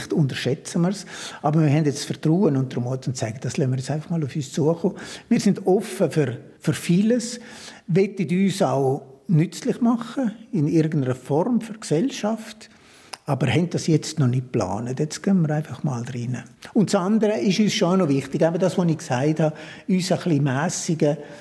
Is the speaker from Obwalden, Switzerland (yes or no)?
yes; Obwalden, Switzerland; Lucia und ich sind aus dem Kanton Obwalden.